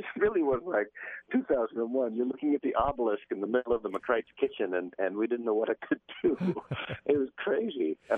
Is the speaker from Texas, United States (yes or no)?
no; Marshalltown, Iowa, United States; But, you know, growing up in Marshalltown in 83 was not nearly as sexy as this show.